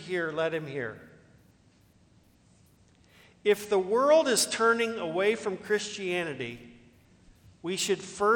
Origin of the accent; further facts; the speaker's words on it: Leawood, Kansas, United States; You know, I grew up in Leawood, Kansas. Not a really diverse population, Leawood, Kansas.